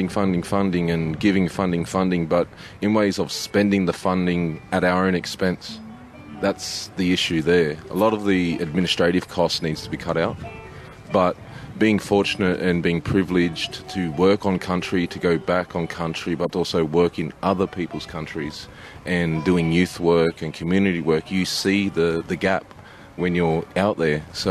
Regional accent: New South Wales, Australia; also born or lived in Queensland; I come from the Gamilaroi Menindaangi tribes of northwest New South Wales and southwest Queensland.

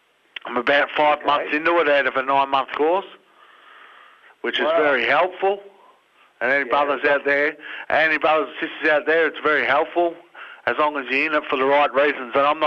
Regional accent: Mildura, Victoria, Australia; I'm from Mildura, which is Latchy Latchy country. I'm a Wiradjuri man from central New South Wales. My nan's a stolen generation Aboriginal woman.

